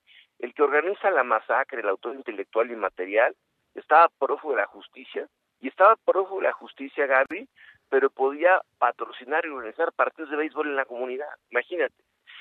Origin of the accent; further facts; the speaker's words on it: Mexico; Somos más los mexicanos buenos que queremos que el país avance